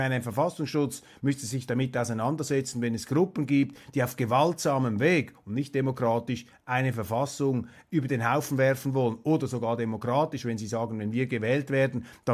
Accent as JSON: {"language": "German", "country": "Switzerland", "said": "Aber klar, als Schweizer, wir halten uns da zurück"}